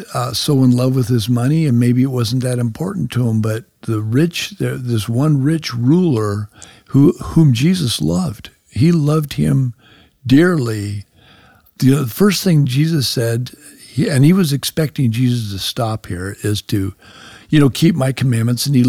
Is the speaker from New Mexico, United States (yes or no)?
yes; New Mexico, United States; we are in Vancouver right now, but I am from New Mexico.